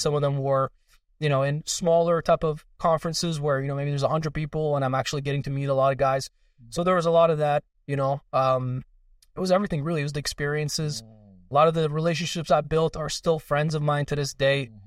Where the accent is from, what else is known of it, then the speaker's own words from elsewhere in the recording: northern Iran, Iran; first language Kurdish; English is a second language; So first language is Kurdish. So I was born in Iran. I'm from the northern part of Iran. So we speak our own language. We have our own flag. All of that is like a smaller minority in the country. So first language is Kurdish. Second language is Farsi. And then third is English.